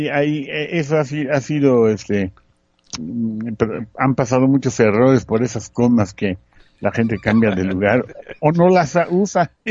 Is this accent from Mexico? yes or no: yes; Mexico City, Mexico; Yo tocaba mucho cuando tenía mi orquesta de baile allá en México, que pues, de allí soy yo, de la Ciudad de México.